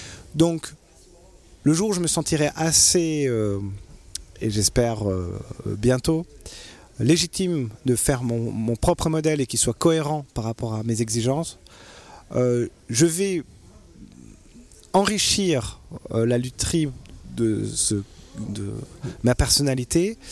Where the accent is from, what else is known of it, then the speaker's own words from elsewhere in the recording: Valais, Switzerland; now in France; quand on est Valaisan, on est Valaisan. Après, j'ai été chez les Frouzes. Je sais qu'ici, bon, bah, maintenant, je suis plus Valaisan, je n'ai pas tout à fait français.